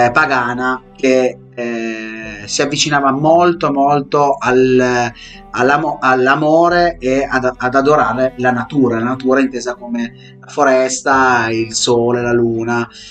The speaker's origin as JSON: {"language": "Italian", "region": "Aosta Valley", "country": "Italy", "also_born_or_lived": "Ivrea", "said": "essendo anche valdostano, quindi le mie origini mi portavano anche a queste origini celtiche, non solo quelle romane, ma anche quelle celtiche"}